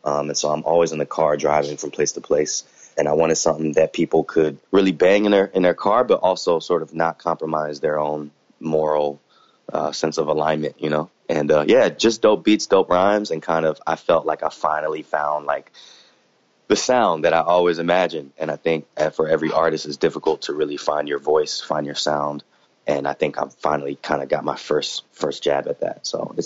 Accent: North Carolina, United States; Southern background and sort of being able to like embody the kind of harmony that I was able to experience growing up in North Carolina as well.

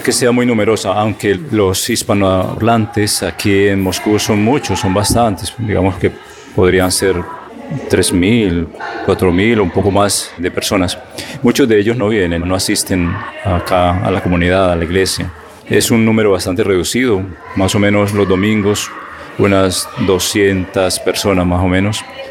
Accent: Colombia; moved away as an adult; now in Russia; Yo soy colombiano y pues vine aquí

